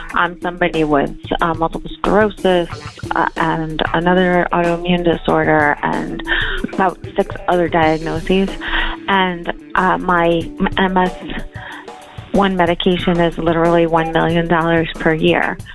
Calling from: Long Island, New York, United States; I'm calling from Long Island.

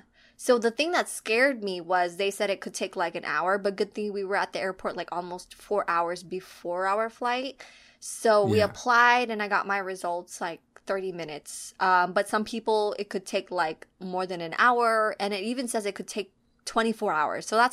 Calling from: South Korea; Hi, guys. From Korea. I'm reporting from South Korea.

